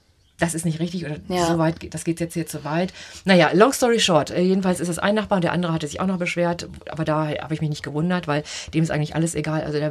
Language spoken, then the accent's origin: German; Germany; ich komme aus dem Mutterland der Mülltrennung.